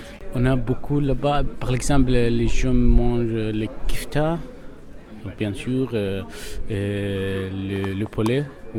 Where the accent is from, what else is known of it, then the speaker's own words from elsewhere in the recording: Palestine; Et je viens de Palestine.